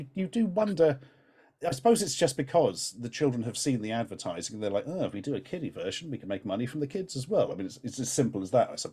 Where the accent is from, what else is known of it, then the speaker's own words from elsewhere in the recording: East of England, United Kingdom; I'm from Norfolk in the UK